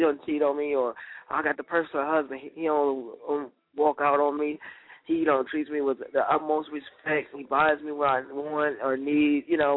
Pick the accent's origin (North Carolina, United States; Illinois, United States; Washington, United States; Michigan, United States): Michigan, United States; Detroit; now in Virginia, United States; I'm coming from Detroit, to Virginia area. Detroit has gone downhill. I definitely escaped something